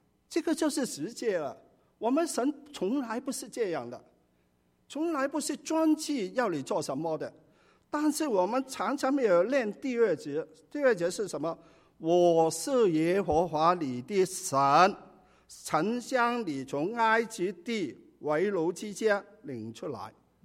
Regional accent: China; 这里不是说我们中国人想的你去拜观音啊

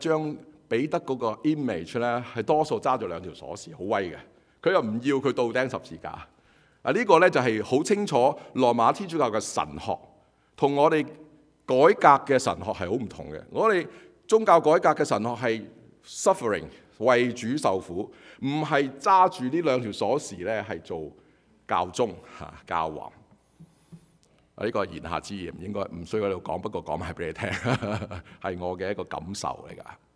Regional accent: China; 尤其是我们中国人，我们讲到 love 这个字都面红，周身不自在

